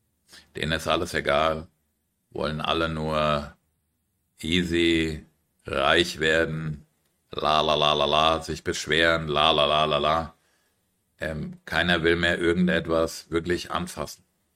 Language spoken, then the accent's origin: German; Frankfurt, Hesse, Germany; wenn ich in meiner Heimatstadt Frankfurt auf der Straße sitze